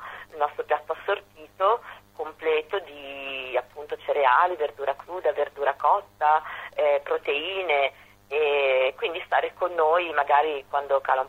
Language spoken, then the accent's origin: Italian; Bologna, Emilia-Romagna, Italy; sono di Bologna, città nella quale ho deciso di aprire il mio locale insieme a mia figlia